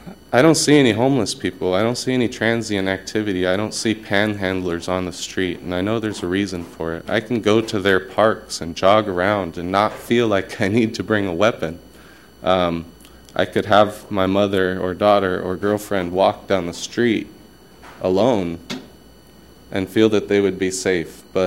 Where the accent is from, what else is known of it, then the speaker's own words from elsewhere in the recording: Mesa, Arizona, United States; I purchased my first home last year in Mesa, right near where I grew up in the Mountain View and Alma School area.